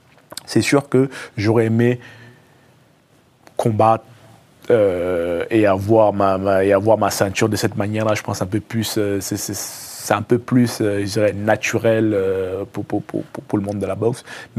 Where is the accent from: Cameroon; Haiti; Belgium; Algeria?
Cameroon; now in France; Évidemment, j'ai encore les souvenirs de mon enfance au Cameroun.